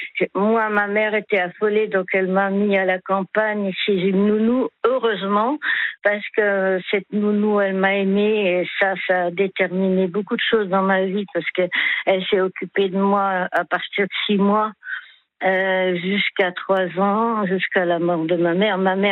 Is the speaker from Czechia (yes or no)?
yes; Prague, Czechia; je suis née en fait à Prague